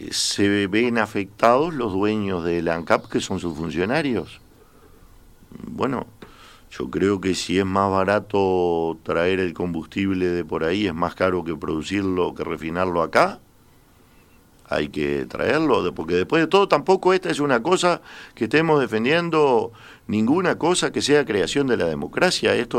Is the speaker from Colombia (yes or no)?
no; interior, Uruguay; Los que somos del interior de la República vemos algunas cosas con altísima preocupación.